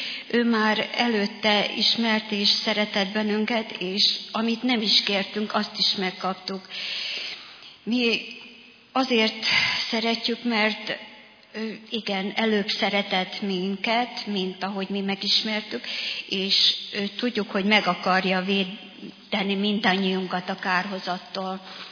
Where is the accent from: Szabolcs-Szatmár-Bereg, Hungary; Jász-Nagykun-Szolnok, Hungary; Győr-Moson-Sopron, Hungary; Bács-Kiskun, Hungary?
Szabolcs-Szatmár-Bereg, Hungary; Rakamaz; Anyukám 16 éve beköltözött Rakamazról, mert onnan származom én is